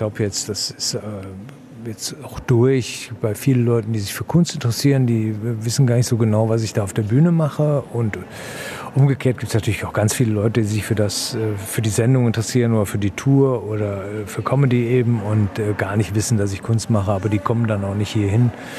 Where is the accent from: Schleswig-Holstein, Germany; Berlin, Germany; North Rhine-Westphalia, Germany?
North Rhine-Westphalia, Germany; Wesel; also born or lived in Düsseldorf; Ich bin in Wesel aufgewachsen die ersten Jahre, bin dann nach Düsseldorf gezogen mit meinen Eltern.